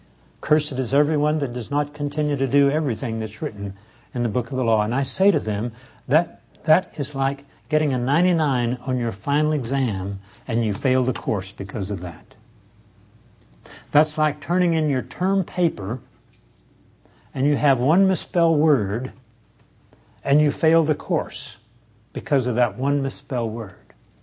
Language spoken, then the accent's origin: English; Texas, United States; When I was a boy growing up in the Depression years in East Texas, and we lived fairly near, rather close to a railroad track